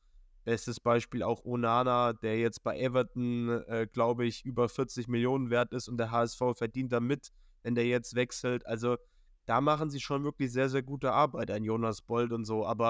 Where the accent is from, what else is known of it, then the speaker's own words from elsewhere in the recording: Bremen, Germany; Und das muss ich selbst als Bremer sagen.